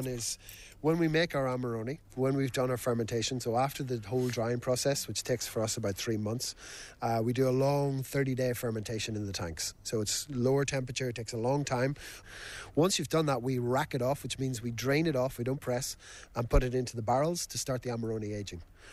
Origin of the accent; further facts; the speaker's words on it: Warrenpoint, Northern Ireland, United Kingdom; also born or lived in Dublin, Ireland; So originally I'm from the northeast coast. I'm from Warren Point, County Down. And I lived in Dublin for many years